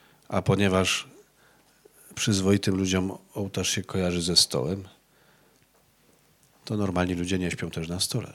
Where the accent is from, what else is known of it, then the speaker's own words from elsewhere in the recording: Kraków, Lesser Poland, Poland; born there; ja mam w sobie pół krwi góralskiej, ale... Urodziłem się już w Krakowie